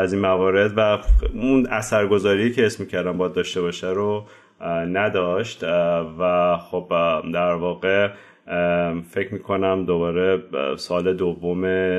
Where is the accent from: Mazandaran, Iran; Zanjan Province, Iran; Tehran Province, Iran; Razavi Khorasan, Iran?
Tehran Province, Iran; Tehran; born there; من بهمن 1365 تهران به دنیا اومدم.